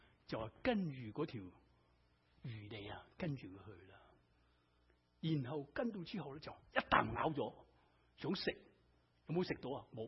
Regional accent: China; 我哋中国人去厨房食啊嘛

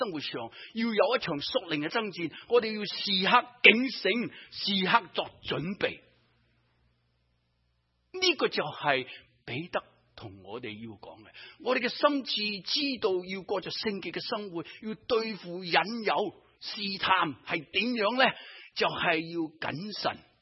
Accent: China; 我们中国人、啊、在民国初期的时候还是穿长衫马褂

